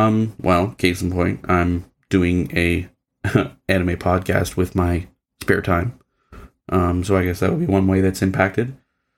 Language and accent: English; Canada; so I'm Canadian